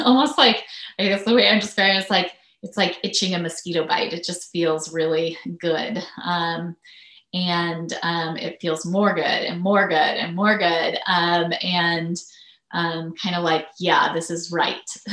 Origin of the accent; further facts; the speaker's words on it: United States; born there; I'm bisexual, and I was born in the United States.